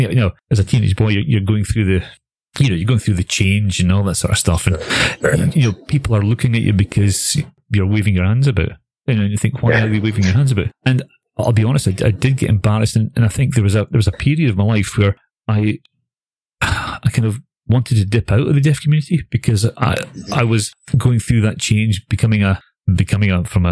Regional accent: Aberdeen, Scotland, United Kingdom; now in Glasgow, United Kingdom; Being in Glasgow now. Being in Glasgow, you have. And I come from Aberdeen, so for those who don't know, Aberdeen's on the east coast of the northeast coast of Scotland.

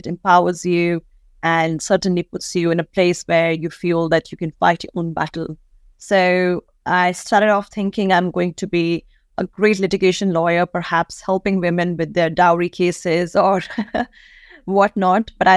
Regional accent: Delhi, India; also born or lived in Agra / Bangalore; I come from India. I grew up in the capital city, but originally I'm from Agra. That's where I was born. Spent some years in Bangalore, the tech capital of the country.

